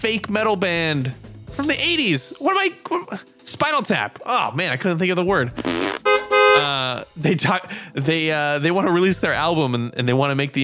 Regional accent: United States; Well, but, as an American, I would love to go there and try it.

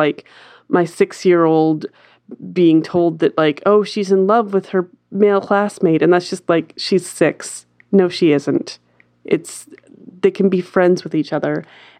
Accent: Canada; We're very Canadian, though.

